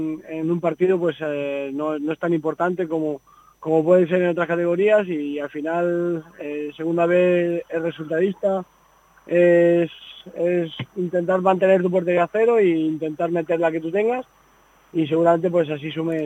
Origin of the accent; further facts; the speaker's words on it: Castilla-La Mancha, Spain; veo que el fútbol castellano manchego pues va creciendo y la verdad que como un manchego más